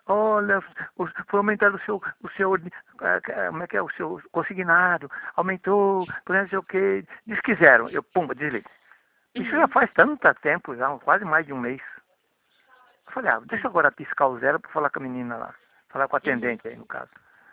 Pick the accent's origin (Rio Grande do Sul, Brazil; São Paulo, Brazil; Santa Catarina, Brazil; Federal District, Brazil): São Paulo, Brazil; Eu sou aqui de São Paulo.